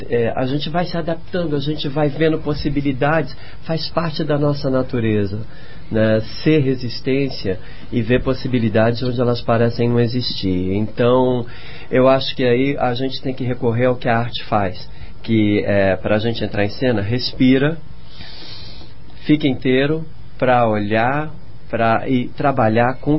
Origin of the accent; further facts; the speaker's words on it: Brazil; Eu levei 36 anos como brasileiro para ir para Recife pela primeira vez